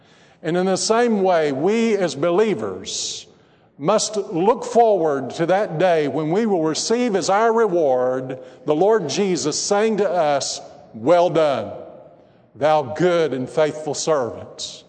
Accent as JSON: {"language": "English", "region": "Texas", "country": "United States", "tie": "born or raised there", "said": "my own money to Abilene, Texas, 79 miles away, because they didn't sell white football cleats in my hometown."}